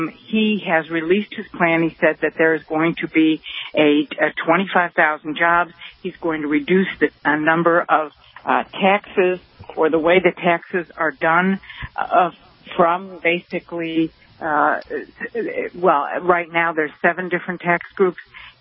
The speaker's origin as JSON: {"language": "English", "region": "Ohio", "country": "United States", "tie": "born or raised there", "said": "my home state of Ohio doesn't look like it is."}